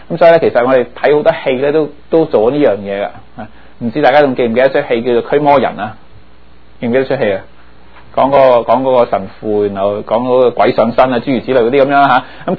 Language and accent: Cantonese; China; 我們中國人都看月光的